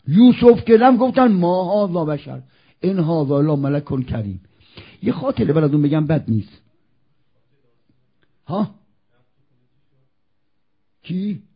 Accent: Isfahan, Iran; now in Qom, Iran; من خب بچه اصفهانم، مساکن قم، میرم و میام، مادرم، خواهرام، داداشام، دو تاشون اصفهانن

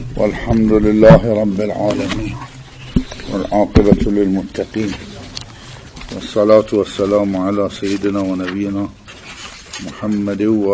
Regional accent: Iraq; هذا يسمى عندنا بالعراق عسل التمر

